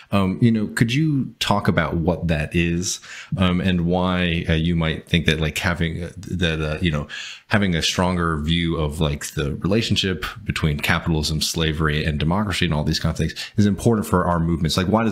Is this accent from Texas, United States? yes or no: yes; Texas, United States; also born or lived in South Carolina; I'm from Texas, but I went to high school in South Carolina